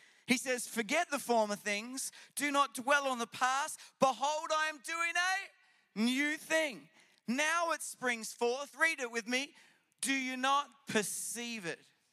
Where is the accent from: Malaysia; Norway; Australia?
Australia; And being an Australian man, I grabbed the back of the motorbike.